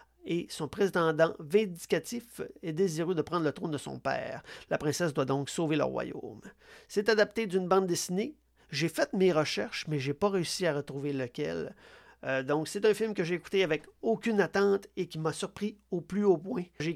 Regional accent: Quebec, Canada; Je pense qu'en tant que Québécois, on ne saisit pas tous l'influence

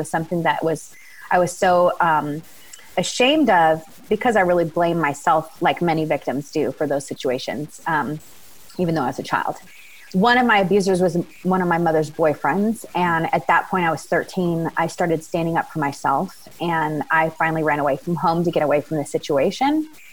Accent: Venice, California, United States; So I was raised in Venice, California, and in a neighborhood where there was a lot of gang rivalry.

